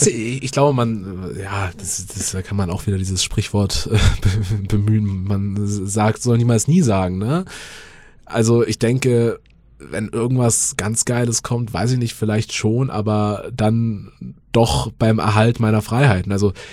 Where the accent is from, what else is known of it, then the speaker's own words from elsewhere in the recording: Bavaria, Germany; ich bin auf dem Land aufgewachsen, Vorort von München, aber schon sehr ländlich. Also das nächste Dorf hat praktisch schon mehr Kühe als Einwohner.